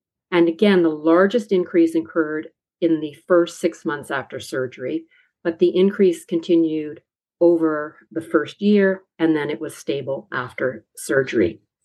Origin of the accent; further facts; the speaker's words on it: Toronto, Ontario, Canada; I'm a neuropsychologist from Toronto, Canada. I work at the University of Toronto and the Hospital for Sick Children.